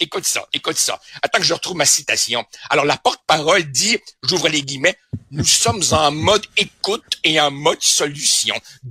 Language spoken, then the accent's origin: French; Uruguay; French is a second language; je suis un immigrant, je viens de l'Uruguay et j'ai encore des souvenirs de mon pays natal.